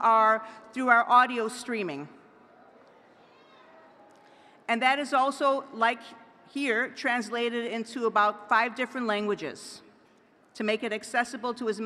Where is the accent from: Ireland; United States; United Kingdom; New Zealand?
Ireland; I'm an addict from Ireland